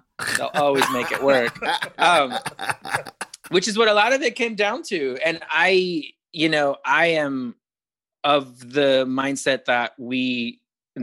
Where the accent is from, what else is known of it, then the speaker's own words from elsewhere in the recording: Arizona, United States; I grew up in Arizona where it was like abstinence only education, which just scared the shit out of you throughout your teens.